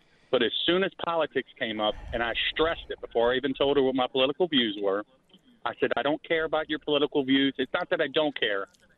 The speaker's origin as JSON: {"language": "English", "country": "United States", "said": "he is still my president because I'm an American."}